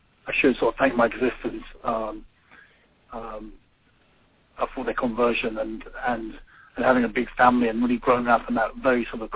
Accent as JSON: {"language": "English", "region": "London", "country": "United Kingdom", "tie": "born or raised there", "said": "So I was born in England in 1961, one of eight children, and somewhat of an interesting upbringing. Being in London, if you're from a big family"}